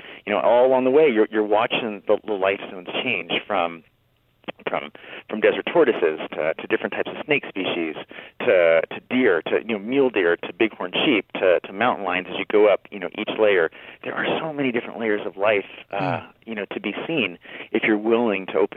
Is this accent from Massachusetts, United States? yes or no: no; Vista, California, United States; Well, I grew up in Vista, which is northern San Diego County.